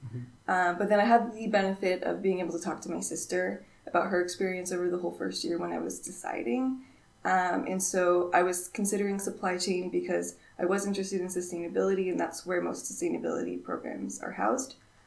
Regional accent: Boulder, Colorado, United States; moved away as an adult; also born or lived in San Francisco / DC area / Spain; I was born in San Francisco. I lived there until I was 11. Then I moved to Boulder, Colorado, to middle school and high school there.

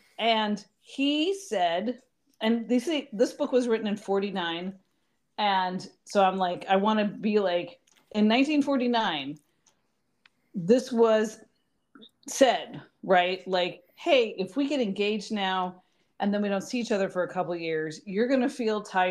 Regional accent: United Kingdom; It's like, well, I'm British.

